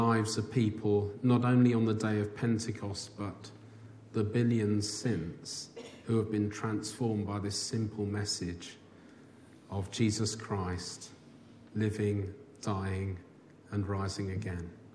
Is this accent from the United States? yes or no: no; United Kingdom; I am a Brit after all.